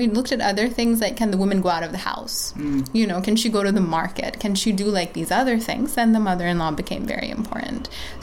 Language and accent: English; Bangladesh; I mentioned I'm from Bangladesh